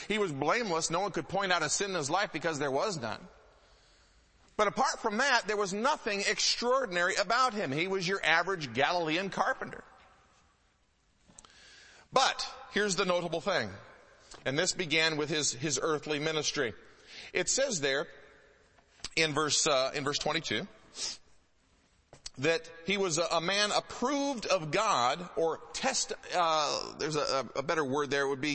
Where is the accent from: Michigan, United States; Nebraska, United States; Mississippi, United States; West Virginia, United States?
Michigan, United States; when I was a kid, I grew up in a part of the country where South Hill would be called a mountain. I grew up in Michigan.